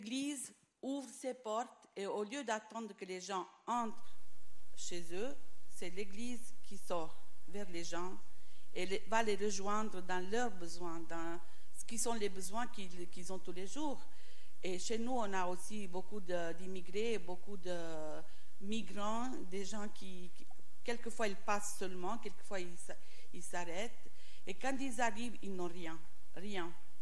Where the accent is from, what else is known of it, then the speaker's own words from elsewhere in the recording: Italy; French is a second language; ma Bible en italien, je suis italienne